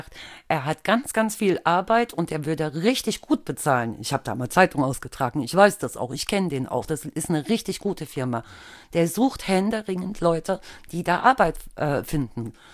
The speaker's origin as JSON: {"language": "German", "town": "Altena", "region": "North Rhine-Westphalia", "country": "Germany", "said": "wir kommen ja alle aus Altena, ne?"}